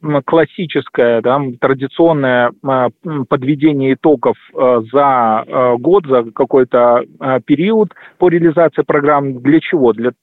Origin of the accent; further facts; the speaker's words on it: Belarus; мы, белорусы и граждане России, смогли обеспечить выпуск хороших высокотехнологичных товаров